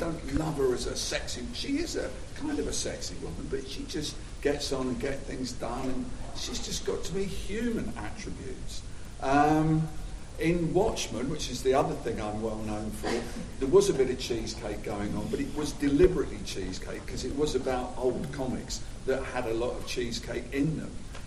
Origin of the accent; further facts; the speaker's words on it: England, United Kingdom; But it's kind of weird growing up in England, because we had boys' comics and we had girls' comics.